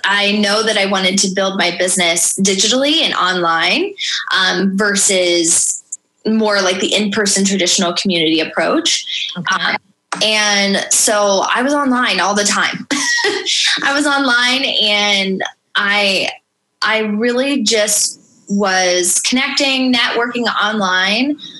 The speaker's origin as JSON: {"language": "English", "region": "Ohio", "country": "United States", "said": "I'm from Ohio. It's more like a blue collar, you work hard every day"}